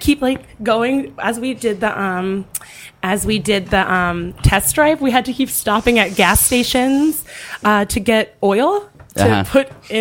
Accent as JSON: {"language": "English", "town": "Philadelphia", "region": "Pennsylvania", "country": "United States", "also_born_or_lived": "New York", "lives_now": "Los Angeles, United States", "said": "I'm from Philadelphia."}